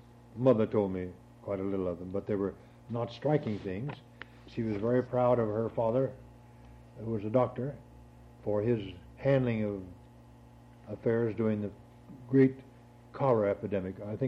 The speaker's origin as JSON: {"language": "English", "region": "Pennsylvania", "country": "United States", "tie": "born there", "said": "my brother and sister were both born in Kentucky. I was born in Pennsylvania."}